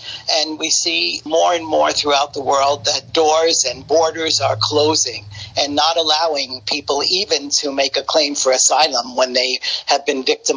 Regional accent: United States; born there; I, as an American citizen, I'm very sorry to see some of the practices that are now being put into place in the country where I was born

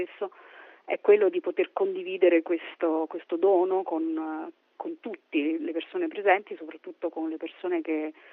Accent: Rome, Lazio, Italy; sono cresciuta a Roma e il mio babbo lavorava in Vaticano

